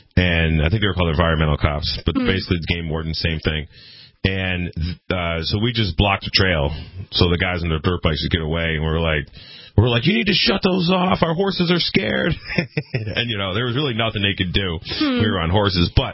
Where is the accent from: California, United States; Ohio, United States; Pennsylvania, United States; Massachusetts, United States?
Massachusetts, United States; But where I grew up in Massachusetts, they chase us around on our dirt bikes all the time.